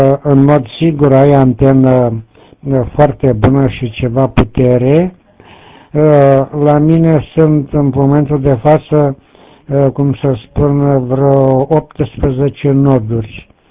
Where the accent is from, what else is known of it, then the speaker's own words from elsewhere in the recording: Tecuci, Galați County, Romania; lucrez portabil din București, deloc sunt din Tecuci